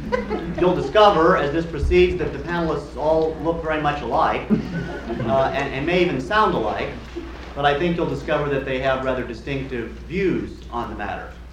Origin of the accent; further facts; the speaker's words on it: Chicago, Illinois, United States; And I come from Chicago, and I teach there, American Studies and Humanities.